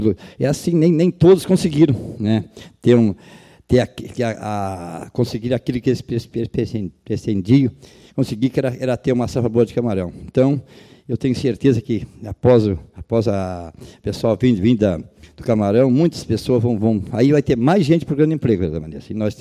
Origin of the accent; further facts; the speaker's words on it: São Caetano, Brazil; Ainda me lembro quando tinha um senhor lá na minha terra, São Caetano, que não queria vender o terreno